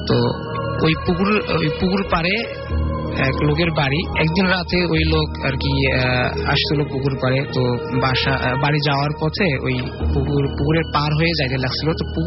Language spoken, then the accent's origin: Bangla; Hatibandha, Rangpur Division, Bangladesh; now in Dhaka, Bangladesh; ঘটনাটা ঘটেছে আমার গ্রামের বাড়িতে, এটা হচ্ছে হাতিবান্ধা।